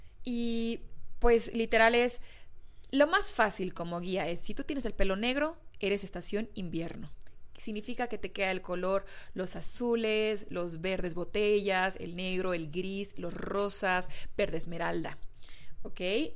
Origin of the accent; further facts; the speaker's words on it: Veracruz, Mexico; now in Mexico City, Mexico; yo soy de Veracruz y allá la gente es más colorida. Y cuando llegué a la Ciudad de México a vivir